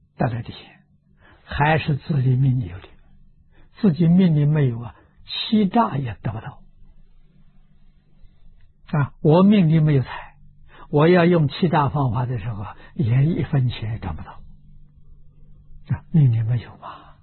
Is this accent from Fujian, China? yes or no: no; Anhui, China; 我是安徽人，徽商在历史上相当辉煌的啊